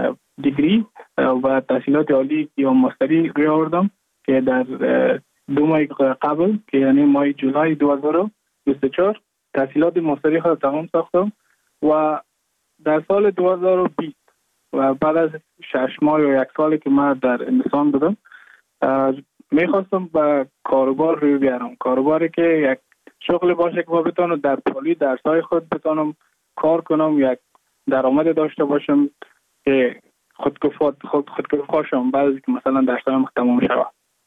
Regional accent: Mazar-i-Sharif, Balkh, Afghanistan; now in Goa, India; از مزار شریف هستم، از قریه شیرآباد که از قریه درفتاده مزار شریف بخ میباشم که ما در سال 2019 ماه جون به هندوستان آمدم

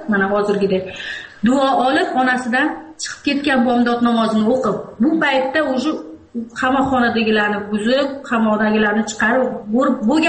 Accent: Andijan, Andijan Region, Uzbekistan; Men o'zim aslan andijonlikman. Shu Andijon voqeasi bo'lgan paytda men Andijonda edim.

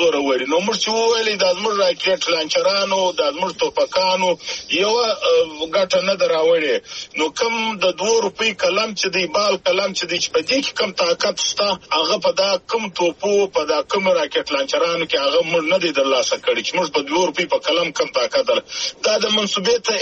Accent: Zhob, Balochistan, Pakistan; زه د ژوب یم

